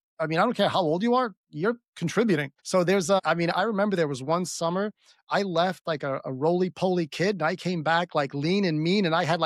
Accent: Brooklyn, New York, United States; I grew up in Brooklyn, and I think one of the formative experiences for me is my dad was an immigrant

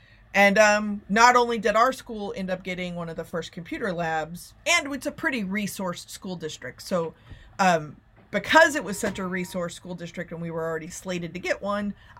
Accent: Plano, Texas, United States; So I grew up in Plano, Texas, and this guy had just moved to the outskirts of town

